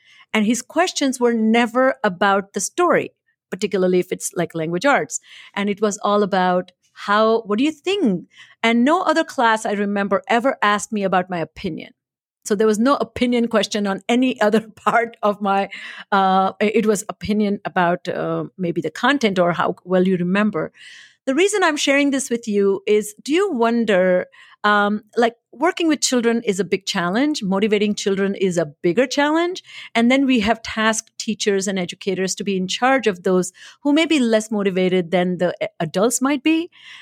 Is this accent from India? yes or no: yes; India; I grew up in India, went to Indian schools